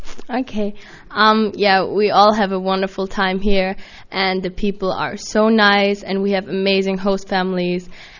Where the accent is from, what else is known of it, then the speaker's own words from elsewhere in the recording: Vienna, Austria; English is a second language; Austria, Vienna.